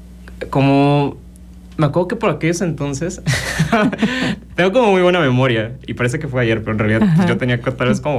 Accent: Cuernavaca, Morelos, Mexico; Sí, yo soy originario de aquí, de Cuernavaca. Mi familia también es de aquí, de Cuernavaca, y mis abuelos de aquí, de Morelos, de Cuantextla

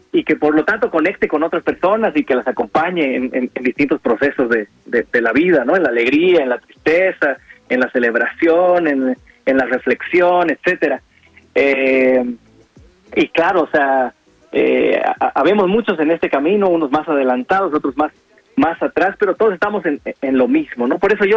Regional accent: La Paz, Bolivia; now in Mexico; Yo soy cantautor, originario de La Paz, Bolivia, aunque ya acabo de cumplir 23 años viviendo en México.

